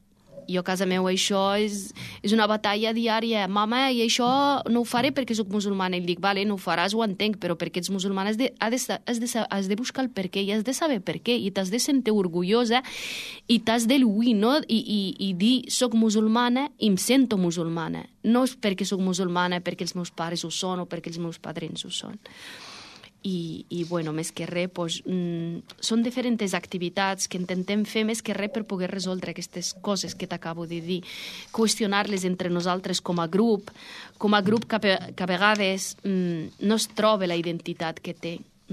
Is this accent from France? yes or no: no; Morocco; nosaltres, pues, que som del Marroc, pues, sempre podem portar algo bonic, cultural, que no és religiós